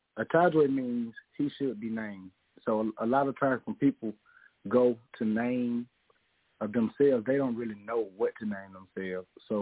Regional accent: Columbus, Georgia, United States; I'm from Dr. John Henry Clark Town, which is Columbus, Georgia.

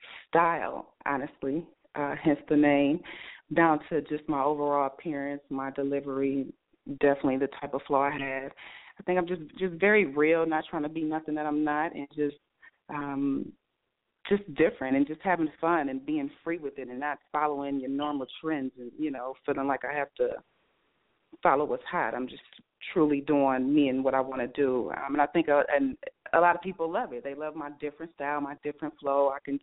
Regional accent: Lansing, Michigan, United States; born and raised in Lansing, Michigan, as I said, on the south side. So shout out to all my south siders out in Lansing. I did grow up in a rough neighborhood.

